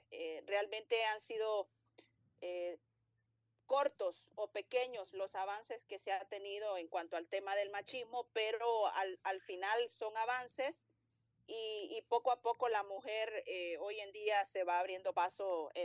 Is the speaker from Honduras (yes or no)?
yes; Honduras; pero hasta el momento para lo que me estoy preparando es acá en Honduras.